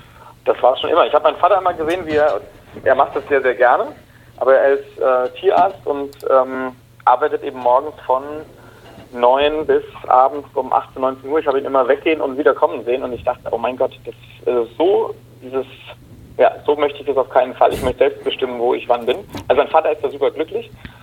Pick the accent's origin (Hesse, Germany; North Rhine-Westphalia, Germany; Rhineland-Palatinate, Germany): Rhineland-Palatinate, Germany; Mainz; now in Ulm, Germany; ich bin ja kein Ulmer, sondern ich bin Mainzer.